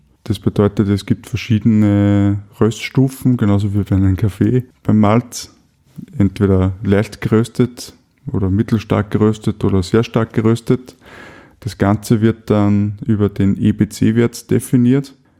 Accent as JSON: {"language": "German", "country": "Austria", "said": "Bei uns in Österreich"}